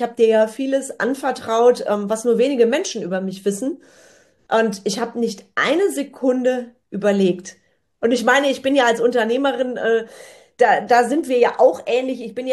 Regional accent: Bonn, North Rhine-Westphalia, Germany; born there; genau, und ich komme ja dann auch noch gebürtig aus Bonn.

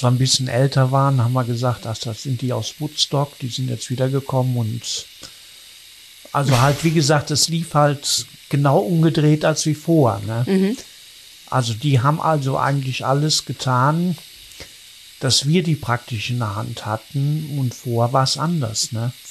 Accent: Wuppertal, North Rhine-Westphalia, Germany; born there; also born or lived in Cologne / Solingen; now in Dortmund, Germany; Also wie gesagt … gebürtig aus Wuppertal, aufgewachsen in verschiedenen Kleinstädten und seit dem 18. Lebensjahr eigentlich in Köln bis 2000. Und dann kurzfristig nach Solingen gezogen, wegen meiner Familie.

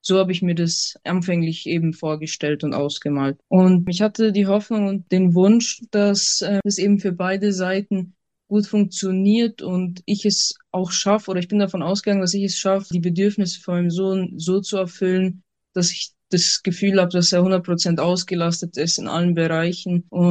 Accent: Bavaria, Germany; ich komme aus Bayern. Ich bin 24 Jahre alt und Mutter von einem Sohn

